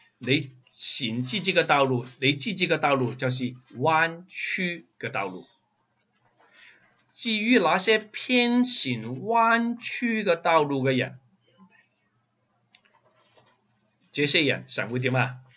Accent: China; now in Canada; 如果不是加拿大这个国家愿意打开给我们能够移民来，我们没有今天

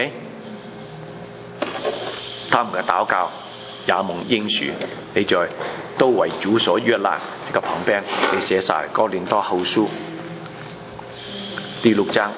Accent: China; 神也爱我们中国人

